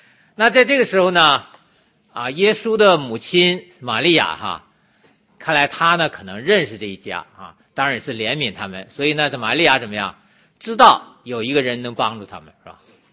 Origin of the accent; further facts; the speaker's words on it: China; 对我们中国人应该比较明白